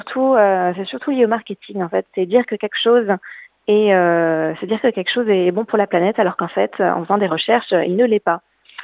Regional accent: Nice, Provence-Alpes-Côte d'Azur, France; also born or lived in Vietnam; now in Australia; moi je viens du sud de la France, de Nice.

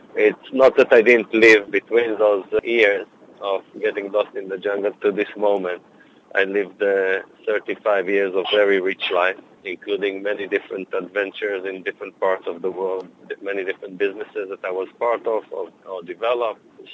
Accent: Israel; After 9 years away in Israel, it's my base again. I'm based in Malambimbi. My background is growing up in Israel

